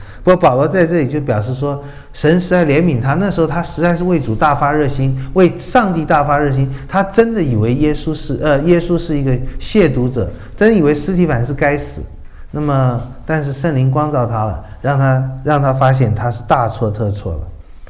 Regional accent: China; 我们中国人的可怜的地方就在这里

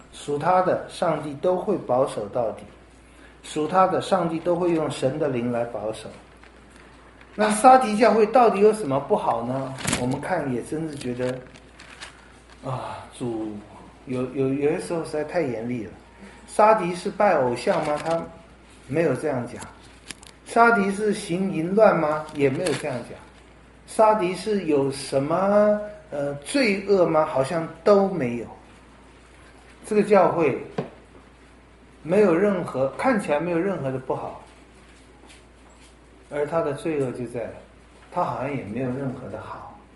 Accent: China; 那这我也想到有人说我们中国人最有这个毛病了

